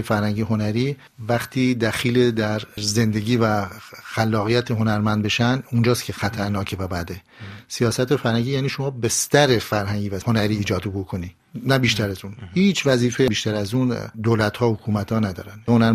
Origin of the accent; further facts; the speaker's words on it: Behshahr, Mazandaran, Iran; born there; من در شمال ایران در شهر بهشهر به دنیا آمدم، از یک خانواده سمنانی. در واقع ما مهاجر به دنیا آمدیم، الان هم مهاجریم.